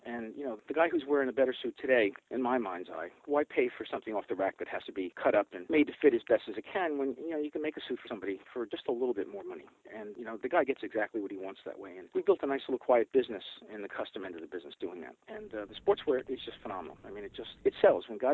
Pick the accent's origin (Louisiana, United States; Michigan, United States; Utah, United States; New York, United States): New York, United States; Canarsie; No, I'm from New York. I grew up in New York. My dad was in the service, and we lived in a Quonset hut in Canarsie